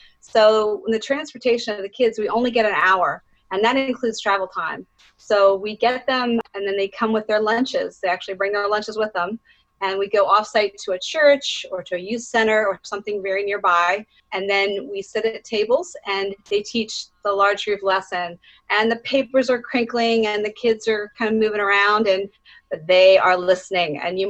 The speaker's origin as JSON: {"language": "English", "town": "Lancaster", "region": "Pennsylvania", "country": "United States", "said": "I am from Lancaster, Pennsylvania, in Amish country area, farmlands, lovely place."}